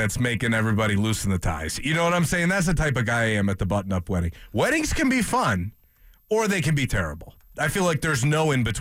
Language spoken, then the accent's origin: English; Chicago, Illinois, United States; growing up in Chicago in the height of the Jordan era, I was young